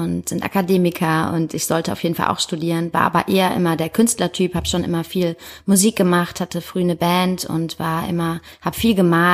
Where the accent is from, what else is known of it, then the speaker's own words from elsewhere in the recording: Heidelberg, Baden-Württemberg, Germany; born there; also born or lived in Hamburg; Also, ich bin in Heidelberg geboren und bin nach meinem Abi nach Australien gereist